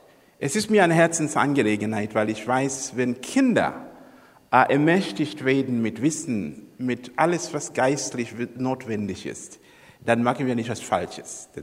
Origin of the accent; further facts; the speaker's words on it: Zambia; Ja, ich komme aus Sambia.